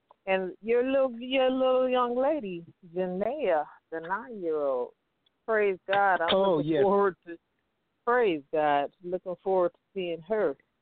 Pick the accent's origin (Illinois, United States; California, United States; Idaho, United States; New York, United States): California, United States; Compton; I'm a homegirl. I'm from Compton